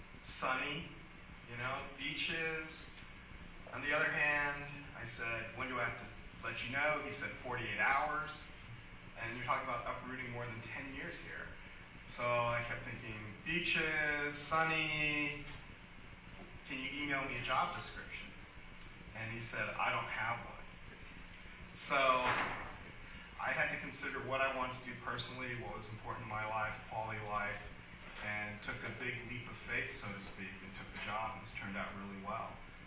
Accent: California, United States; I'm originally from California, so at a certain point I want to get back to California.

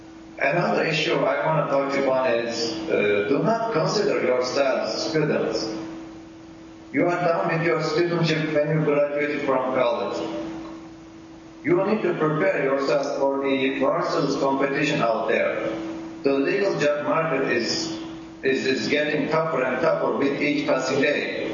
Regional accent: Turkey; English is a second language; I introduced myself. I said that I was a Jew from Turkey

